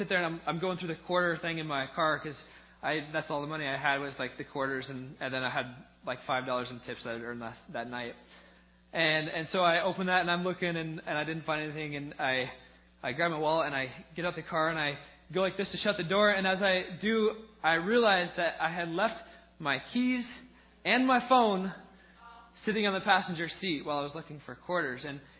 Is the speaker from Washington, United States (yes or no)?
yes; Spokane, Washington, United States; I'm from Spokane, Washington. So this is completely new to me. I've never seen tornado warnings.